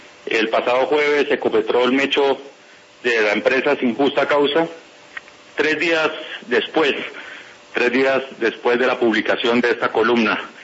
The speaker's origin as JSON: {"language": "Spanish", "country": "Colombia", "said": "como todos los colombianos"}